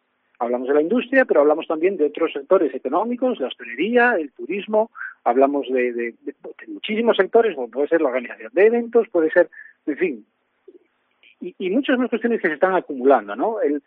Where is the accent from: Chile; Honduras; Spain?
Spain; Castropol, Asturias; Yo soy de Castropol